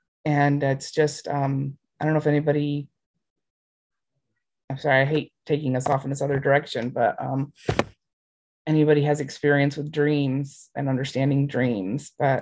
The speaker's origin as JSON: {"language": "English", "country": "United States", "tie": "born or raised there", "said": "but I grew up near Lake Michigan."}